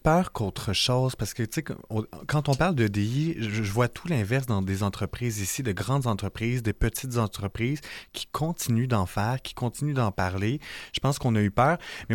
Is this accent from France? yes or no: no; Canada; On n'est pas américain, on est canadien et on aborde les choses différemment.